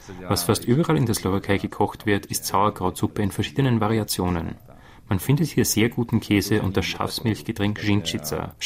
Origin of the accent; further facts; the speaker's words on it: Prague, Czechia; Das ist in Tschechien nicht so, oder zumindest in Prag nicht, wo ich herkomme.